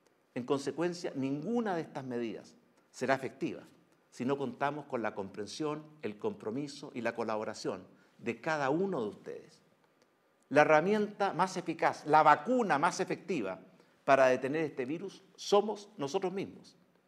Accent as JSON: {"language": "Spanish", "country": "Chile", "said": "esta no es la primera ni será la última vez que como chilenos debamos enfrentar la adversidad."}